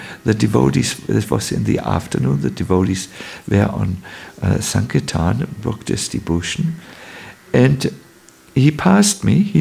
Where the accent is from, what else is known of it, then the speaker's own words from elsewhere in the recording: North Germany, Germany; I'm I'm from North Germany. We are tired people because it's always so cold.